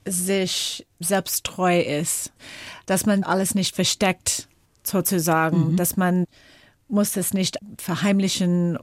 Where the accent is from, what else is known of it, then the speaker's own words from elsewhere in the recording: Seattle, Washington, United States; German is a second language; also born or lived in Germany; dass ich in Deutschland gewohnt und gelebt habe, 12 Jahre lang, und eigentlich stamme ich aus Seattle, Washington